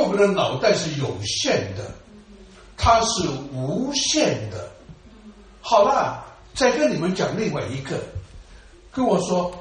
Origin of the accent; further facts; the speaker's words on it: China; 只不过我们中国人翻译圣经呢就把这个百姓换成了子民 children 了